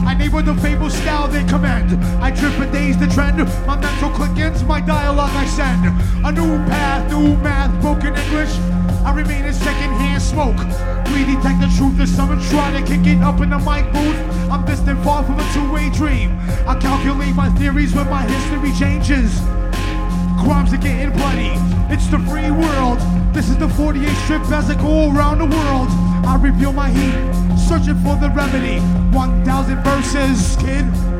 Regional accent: Bronx, New York, United States; because I come from the Bronx and I feel at home when I walk the streets of Milan, right here.

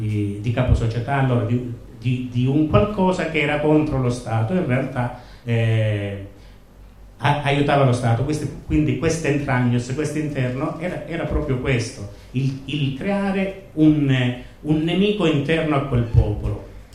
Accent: Calabria, Italy; Sia per una questione di odio profondo verso quel fenomeno in quanto calabrese, perché noi da calabrese conosciamo veramente cos'è quel fenomeno e quanti danni ha arrecato alla nostra terra

